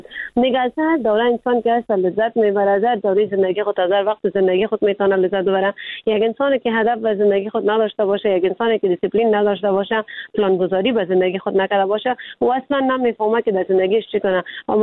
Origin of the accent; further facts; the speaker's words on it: Afghanistan; خود ما افغان هستیم